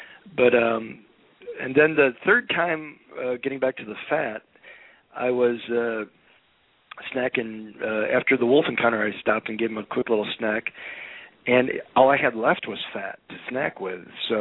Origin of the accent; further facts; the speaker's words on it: Chicago, Illinois, United States; my, you know, football player that I grew up with in Chicago.